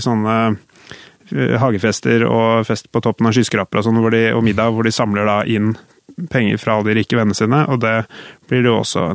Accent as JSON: {"language": "Norwegian", "country": "United States", "second_language": "Norwegian", "said": "at vi veldig opptatt av, som amerikaner nå, da, av det personlige og av kranglingen mellom de to."}